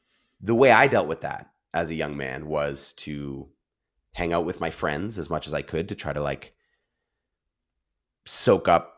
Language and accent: English; Canada; So that, as a Canadian kid, was huge.